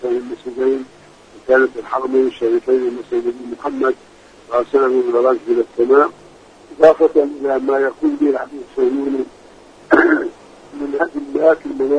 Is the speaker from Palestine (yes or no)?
yes; Palestine; وأننا كفلسطينيين عامة والمقاومة الفلسطينية بخاصة لن نفرط بهؤلاء الإخوة